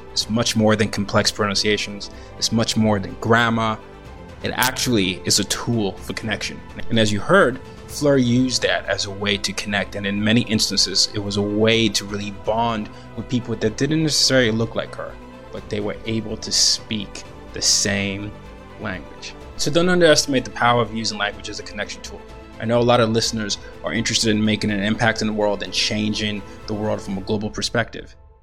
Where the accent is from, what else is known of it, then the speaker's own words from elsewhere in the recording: Nigeria; also born or lived in 5 countries; I identify as Nigerian and I grew up in 5 countries and 4 continents, but home is usually where I am.